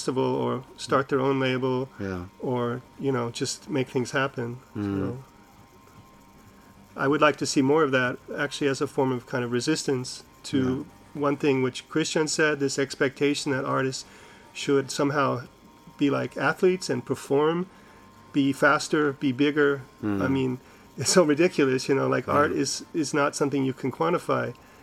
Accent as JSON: {"language": "English", "country": "United States", "tie": "born or raised there", "lives_now": "Europe", "said": "Yeah, I mean, the way I grew up playing music in the States was we didn't have any help from the government."}